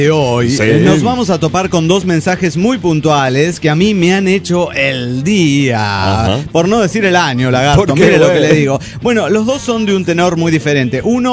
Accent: Guadalajara, Jalisco, Mexico; de Guadalajara, Jalisco, México.

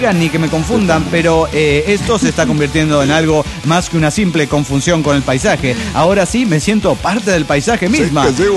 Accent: Teloloapan, Guerrero, Mexico; now in Phoenix, United States; yo tengo el superpoder de parecer de cualquier lugar menos de donde soy. Es decir, de Telolapán, Guerrero, México. Y he sido confundido aquí, estoy en el Gabacho, en Arizona, en Phoenix

